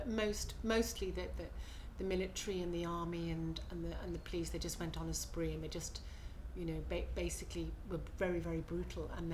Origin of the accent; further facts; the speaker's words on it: Birkenhead, North West England, United Kingdom; now in Edinburgh, United Kingdom; I'm 60, and I'm from Edinburgh. I live in Edinburgh. I'm actually from Birkenhead.